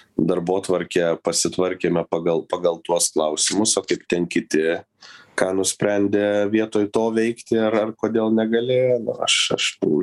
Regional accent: Vilnius, Vilnius County, Lithuania; tai džiaugiuosi kaip vilnietis būdamas

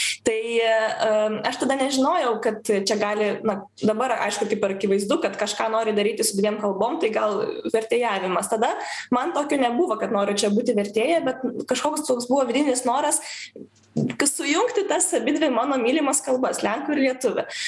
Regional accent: Vilnius, Vilnius County, Lithuania; aš ir nenoriu slėpti, kad aš iš Vilniaus ir nenoriu maskuoti. Aš tai didžiuojuosi

